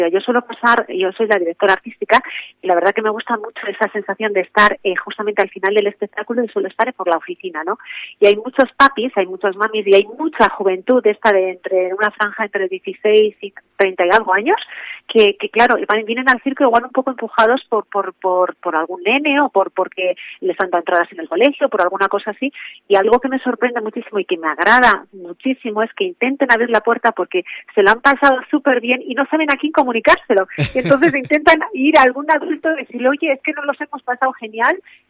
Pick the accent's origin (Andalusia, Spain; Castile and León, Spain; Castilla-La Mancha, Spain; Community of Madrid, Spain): Castile and León, Spain; Aranda de Duero; tengo mucho orgullo de venir a Burgos, porque yo procedo de Aranda de Duero